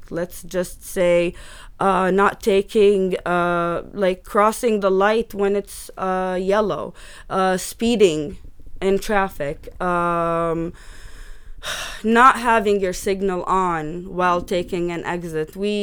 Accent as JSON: {"language": "English", "town": "Jerusalem", "region": "Jerusalem District", "country": "Israel", "tie": "born or raised there", "said": "But that was, like, the Jerusalem I grew up"}